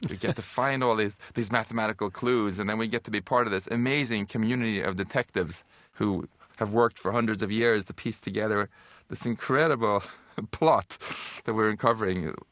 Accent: Stockholm, Stockholm County, Sweden; born or raised there

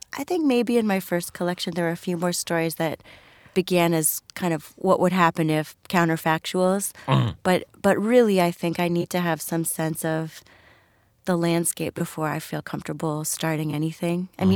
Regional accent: Florida, United States; we really did have this unbelievable childhood in South Florida.

